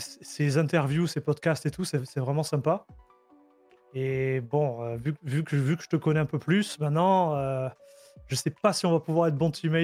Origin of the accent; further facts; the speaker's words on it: Marseille, Provence-Alpes-Côte d'Azur, France; accent: Marseille; Avec l'accent marseillais, c'est compliqué.